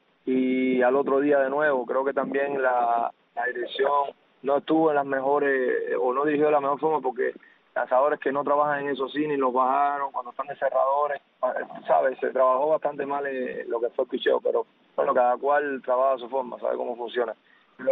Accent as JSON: {"language": "Spanish", "country": "Cuba", "said": "Todos nosotros, que como quiera que sea, donde quiera que estamos, somos cubanos."}